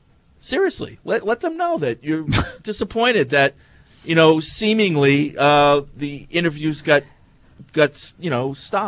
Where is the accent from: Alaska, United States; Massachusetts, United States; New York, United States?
Massachusetts, United States; Brookline; now in Arizona, United States; I'm originally from Brookline, Mass., but moved to Arizona 20 years ago.